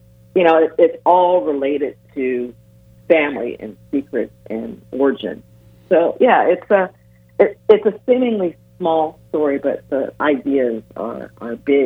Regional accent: Los Angeles, California, United States; I growing up in Los Angeles, there's plenty going on here, and I grew up in a part of Los Angeles that had extra spicy things going on.

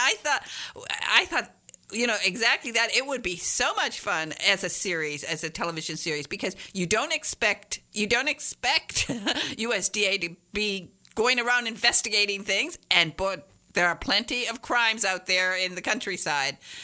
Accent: Michigan, United States; You know, I am from Northern Michigan, but I just love, that Carolina accent.

